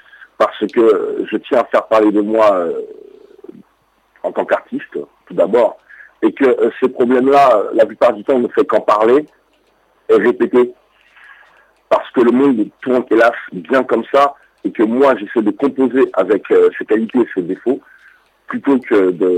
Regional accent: Paris, Île-de-France, France; also born or lived in Mali; je suis né au Mali, je suis arrivé ici très très jeune, j'ai grandi à Paris.

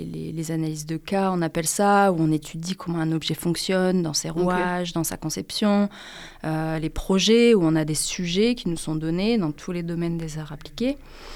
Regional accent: northern France, France; J'ai eu la chance d'être prise à Amiens parce que je viens du nord de la France.

